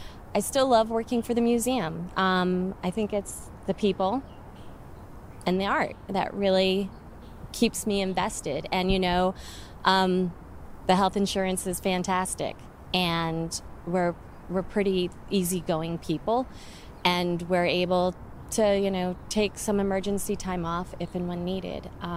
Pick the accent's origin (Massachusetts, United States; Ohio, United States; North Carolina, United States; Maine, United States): Maine, United States; I have a degree in art history, a bachelor's degree, and I came from Maine